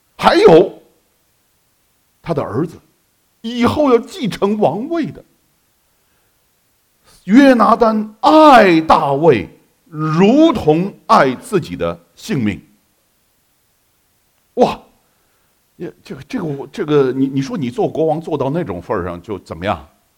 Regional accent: China; 啊，我们中国人可懂得什么叫千千，什么叫万万

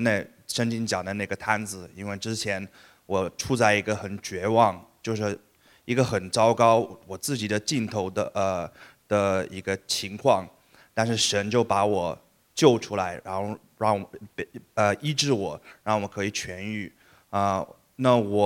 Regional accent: United States; 我是在美国出生生长的，我父母是来自大陆

